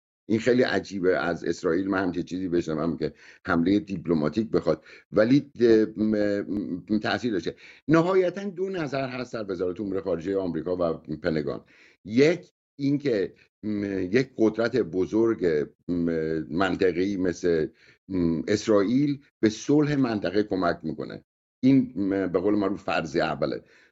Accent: Iran; به عنوان یک ایرانی خجالت میکشم

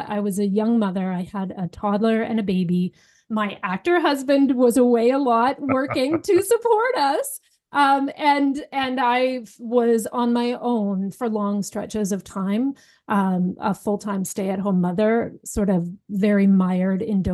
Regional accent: Ontario, Canada; I was from Northern Ontario. I grew up in the bush. This was not my world.

